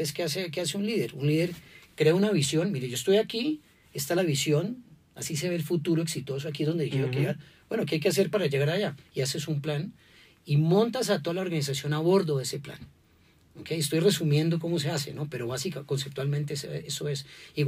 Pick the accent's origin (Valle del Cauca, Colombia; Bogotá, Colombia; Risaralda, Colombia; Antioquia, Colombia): Valle del Cauca, Colombia; Cali; yo soy colombiano, soy caleño, estábamos en Panamá, queríamos por razones personales volver a Colombia